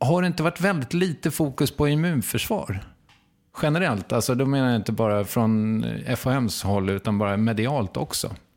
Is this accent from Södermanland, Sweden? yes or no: yes; Strängnäs, Södermanland, Sweden; Ja, men det var nog hockey mycket i Strängnäs där jag kommer ifrån.